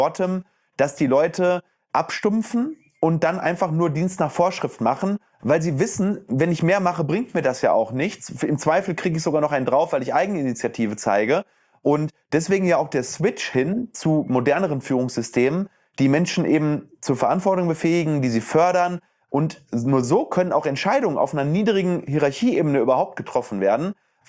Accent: Herne, North Rhine-Westphalia, Germany; ich komme aus Herne.

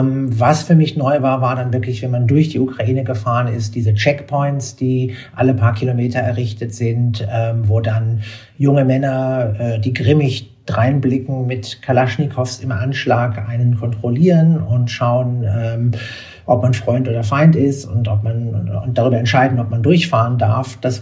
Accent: Berlin, Germany; ich bin in Berlin aufgewachsen, zur Zeit, als noch die Mauer stand

